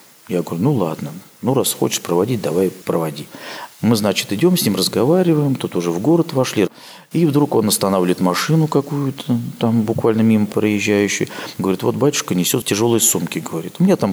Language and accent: Russian; Yaroslavl, Yaroslavl Oblast, Russia; also born or lived in Kostroma; Я родился в Костроме. До 10 класса жил в Ярославле. Ну, тоже в совхозе, в деревне